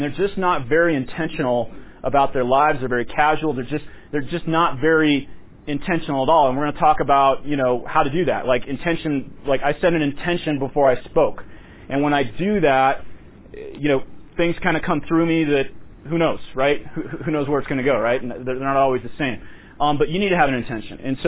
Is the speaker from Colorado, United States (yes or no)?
yes; Loveland, Colorado, United States; I grew up in Loveland, Colorado. My mom passed away at age 64 with $10,000 to her name.